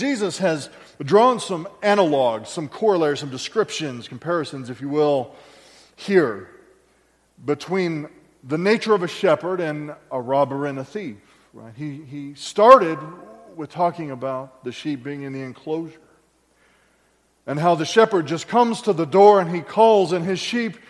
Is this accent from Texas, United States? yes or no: yes; Texas, United States; My exposure to shepherds was growing up in South Central Texas.